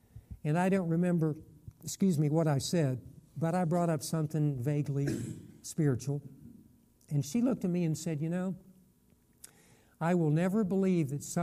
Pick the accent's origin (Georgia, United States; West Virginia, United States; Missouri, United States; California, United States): West Virginia, United States; Charleston; I grew up in Charleston, West Virginia, so I told her I'd come down